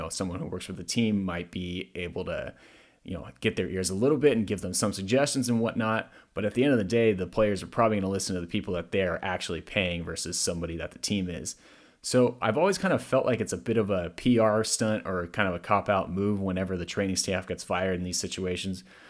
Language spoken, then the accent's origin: English; Walnut Creek, California, United States; I just want to say, James, I don't appreciate you disrespecting my hometown and continuing to disrespect my hometown.